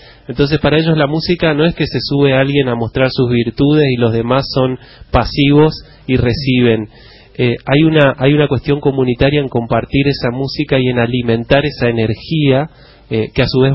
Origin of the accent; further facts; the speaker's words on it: Resistencia, Chaco, Argentina; yo me crié en Resistencia y yo me iba a las 8 de la mañana a mi casa cuando no tenía escuela